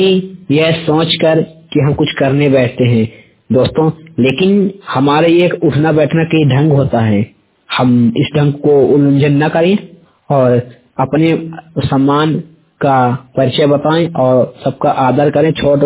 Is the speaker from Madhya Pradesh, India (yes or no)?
yes; Sidhi, Madhya Pradesh, India; मैं सीधी जिले मध्य प्रदेश से आया हूँ बात करने।